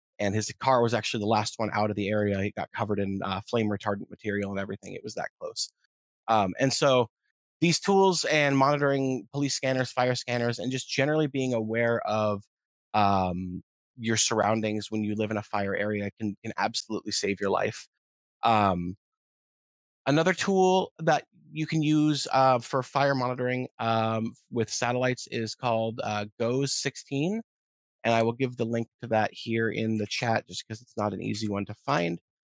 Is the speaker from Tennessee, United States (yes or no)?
no; Oregon, United States; having large parts of the Portland metro area under mandatory evacuation orders. And my hometown almost burned off the map, things like that.